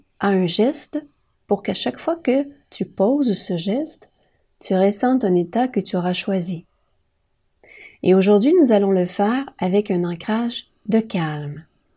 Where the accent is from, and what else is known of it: Mont-Laurier, Quebec, Canada